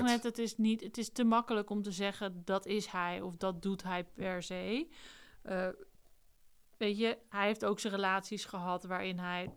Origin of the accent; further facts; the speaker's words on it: Amsterdam, North Holland, Netherlands; Ik kom uit Amsterdam